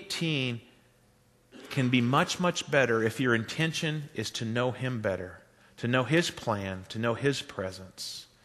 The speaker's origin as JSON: {"language": "English", "region": "Kansas", "country": "United States", "said": "where are you from? I go, from out past Pratt."}